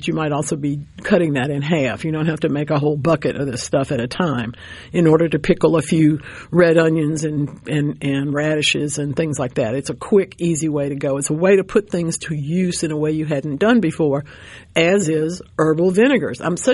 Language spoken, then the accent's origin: English; United States; Sorry, I'm an American.